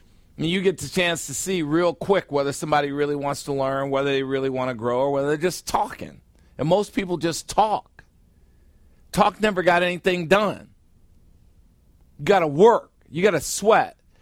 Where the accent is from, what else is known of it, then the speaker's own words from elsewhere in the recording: United States; When I go to China, I feel out of place because I'm an American.